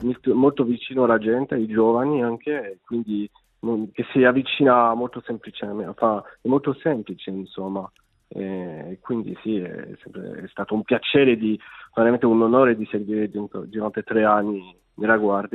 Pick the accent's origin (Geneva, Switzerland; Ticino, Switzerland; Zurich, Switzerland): Geneva, Switzerland; Italian is a second language; Sono di Ginevra, proprio ginevrino